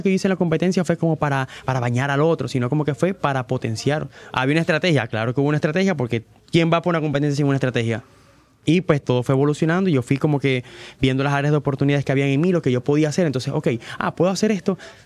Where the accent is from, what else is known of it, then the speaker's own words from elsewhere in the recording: Indiana, United States; yo vengo de Indiana.